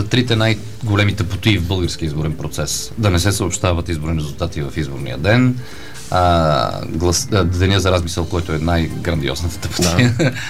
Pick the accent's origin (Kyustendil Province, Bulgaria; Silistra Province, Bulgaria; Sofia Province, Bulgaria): Sofia Province, Bulgaria; Различен, ще аз трябва да съм от друг окръг. Аз съм от София област